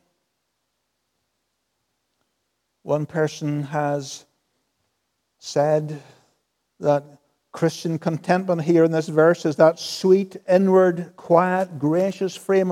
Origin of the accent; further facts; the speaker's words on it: Northern Ireland, United Kingdom; sometimes I think that we here in Northern Ireland can be very like Israel. Who are we here this evening? We're Northern Irish Protestants.